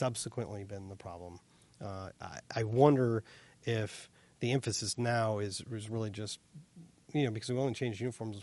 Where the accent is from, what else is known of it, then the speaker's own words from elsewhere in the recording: St. Louis, Missouri, United States; I grew up in St. Louis, and so, you know, we had the Cardinals